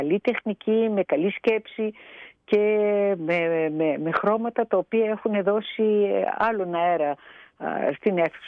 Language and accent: Greek; Thessaloniki, Central Macedonia, Greece; Εγώ είμαι Θεσσαλονικιά, βλέπετε ότι υπάρχει μια μικρή διαφορά τουλάχιστον εκεί.